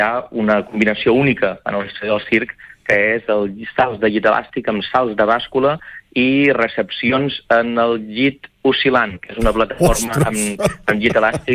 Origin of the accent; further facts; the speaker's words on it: Figueres, Catalonia, Spain; born there; Jo vaig néixer a Figueres.